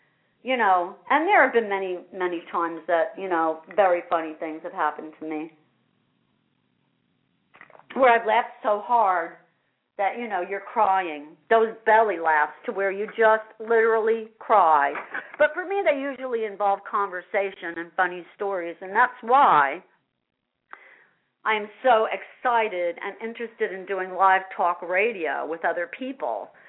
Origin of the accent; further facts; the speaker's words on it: Asbury Park, New Jersey, United States; I'm back in New Jersey for 6 years, but I grew up here. Asbury Park is my hometown.